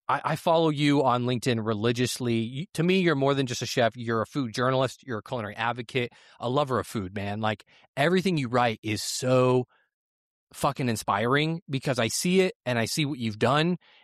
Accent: Kansas, Illinois, United States; Kansas, Illinois. That's where I was hiding out.

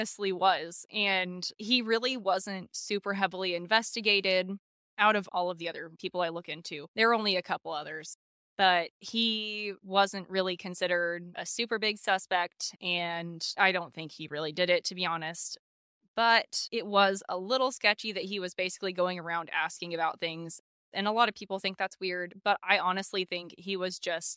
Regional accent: Joplin, Missouri, United States; I literally had to mention him because we are from Joplin, and if this isn't the most Joplin thing I've ever mentioned, I don't know what is.

